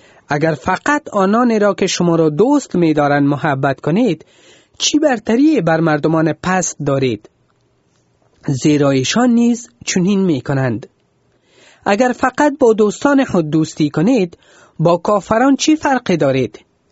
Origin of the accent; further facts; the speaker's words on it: Afghanistan; خودم از افغانستان هستم